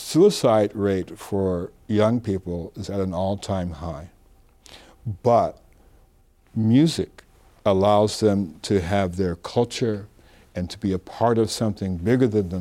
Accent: Detroit, Michigan, United States; I'm from Detroit and my family was not rich, but we needed scholarships.

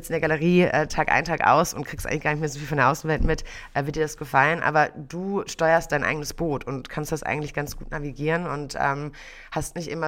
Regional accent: Bonn, North Rhine-Westphalia, Germany; ich mache es und ziehe zurück nach Bonn, da wo ich aufgewachsen bin

